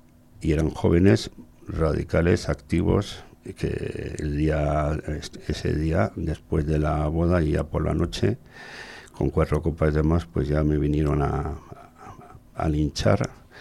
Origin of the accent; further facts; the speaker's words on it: Basque Country, Spain; yo que soy del Gran Bilbao